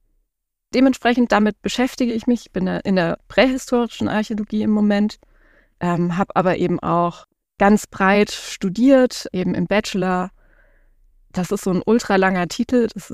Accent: Baden-Württemberg, Germany; Also ich komme auch aus Baden-Württemberg

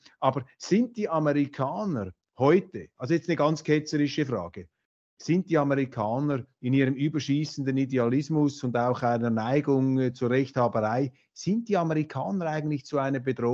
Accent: Switzerland; Und jetzt würde ich freihändig interpretieren als Schweizer. Ich bin ja Schweizer, ich stehe dazu. 25% Deutscher allerdings. Nobody's perfect.

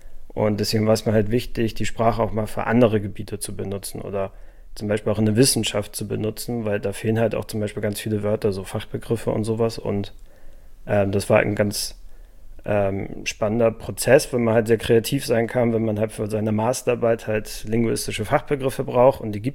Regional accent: Germany; accent: Northern Low Saxon Low German

